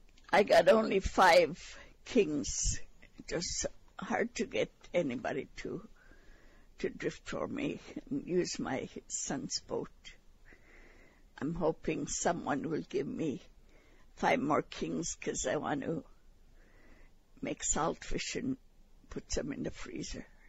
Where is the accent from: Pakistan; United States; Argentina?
United States; Kalskag, Alaska; also born or lived in Aniak; I'm originally from Kalskeg. I was born there. Mostly lived up here in Aniak.